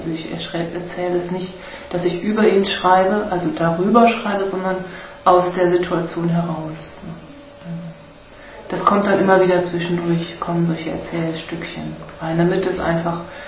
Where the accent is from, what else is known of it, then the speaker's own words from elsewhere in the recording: Cologne, North Rhine-Westphalia, Germany; born there; Ich bin in Köln geboren, ich kenne mich da super gut aus.